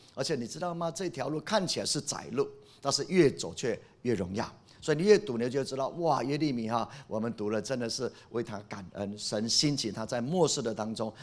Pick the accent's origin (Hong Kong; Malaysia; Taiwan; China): Taiwan; 你看到我们台湾人拜其他一大堆了，猪八戒也在拜